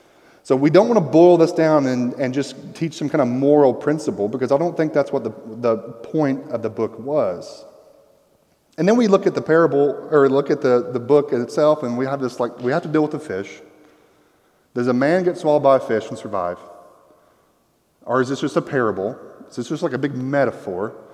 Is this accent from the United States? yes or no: yes; Tennessee, United States; I was at Walmart over here on Clinton Highway. I grew up on Chapman Highway.